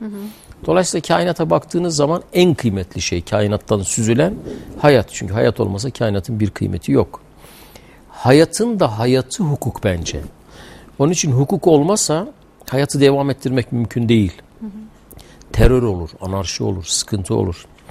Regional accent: Horasan, Erzurum, Turkey; Ama asıl Erzurum Horasan doğumluyum ben. Soy ismim Kars'la ama ben Erzurumluyum.

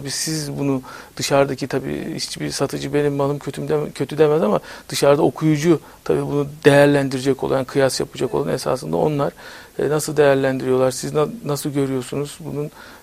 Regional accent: Istanbul, Turkey; born there; İstanbul doğumluyum. 1972 İstanbul doğumluyum ama aslen evet. Antalyalıyım tabii onu da belirtelim.

